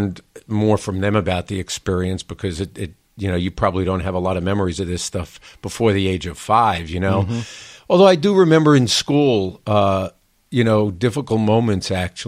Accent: New York City, New York, United States; I grew up in Queens, in New York City, one of the outer boroughs.

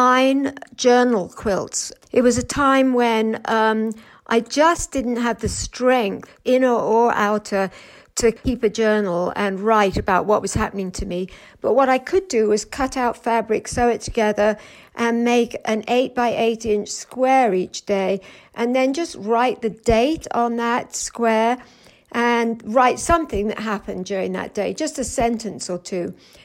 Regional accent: England, United Kingdom; now in Ogden, United States; I come from England, but I live in Ogden, Utah, in the U.S.

